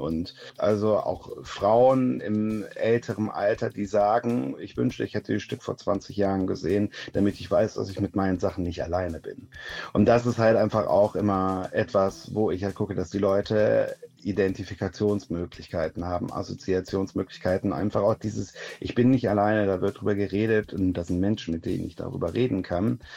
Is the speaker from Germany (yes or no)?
yes; Krefeld, North Rhine-Westphalia, Germany; in Krefeld, das ist meine Heimatstadt